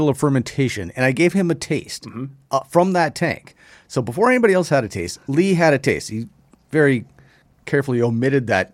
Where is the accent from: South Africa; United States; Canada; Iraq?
Canada; North Bay, Ontario; We're from North Bay.